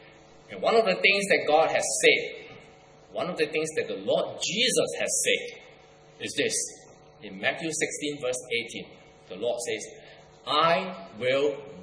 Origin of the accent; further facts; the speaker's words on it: Singapore; accent: Singlish; I am originally from Singapore, and my wife too.